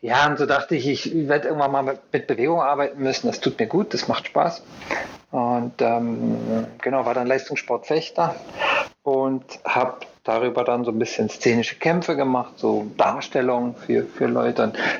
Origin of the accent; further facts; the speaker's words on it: Basel, Basel-Stadt, Switzerland; Genau, ich bin da aufgewachsen in Basel.